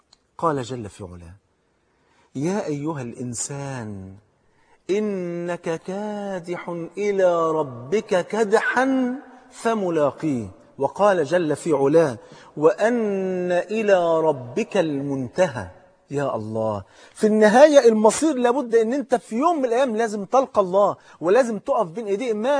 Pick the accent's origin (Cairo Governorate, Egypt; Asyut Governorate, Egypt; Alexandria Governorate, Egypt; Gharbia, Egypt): Cairo Governorate, Egypt; Cairo; عندنا في الحي اللي أنا تربيت فيه في مصر القديمة